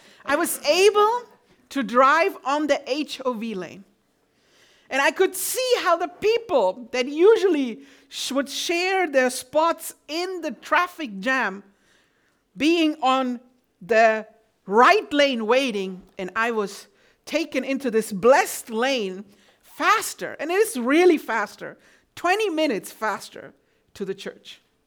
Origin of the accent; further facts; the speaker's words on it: Germany; English is a second language; moved away as an adult; now in California, United States; I'm coming from Germany. We are the people who have no tempo limit, speed limit.